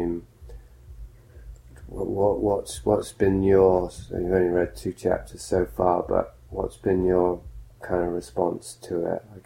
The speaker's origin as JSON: {"language": "English", "region": "Yorkshire and the Humber", "country": "United Kingdom", "tie": "born or raised there", "said": "because I grew up in Yorkshire"}